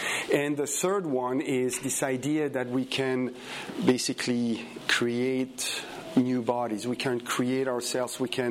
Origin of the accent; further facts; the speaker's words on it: Switzerland; I'm from Switzerland, so meters for me it's better.